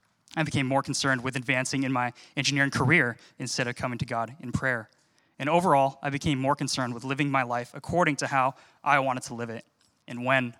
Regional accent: Seattle, Washington, United States; I was born and raised in Seattle, went to undergrad in Seattle, went to church in Seattle, and moved to the area about a year and a half ago

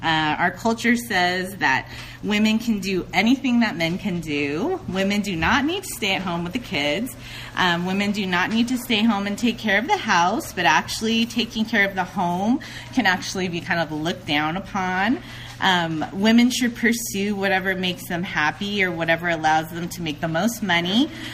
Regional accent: California, United States; I grew up in Orange County, so close, down the street, Huntington Beach.

